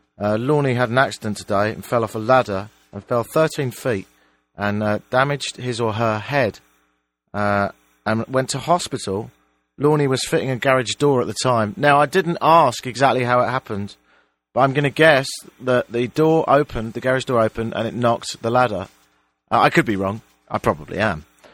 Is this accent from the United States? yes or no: no; England, United Kingdom; So I'm English, right?